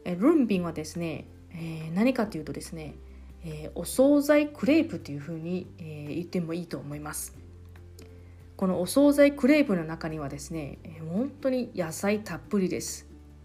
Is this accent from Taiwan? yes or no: yes; Taiwan; Japanese is a second language; 昨日4月3日私の地元の台湾では大きな地震が起きました